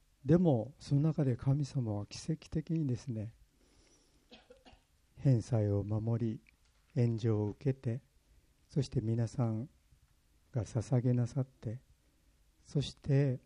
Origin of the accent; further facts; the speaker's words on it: Kumamoto, Japan; 私は熊本で育ってたことが役に立ちました。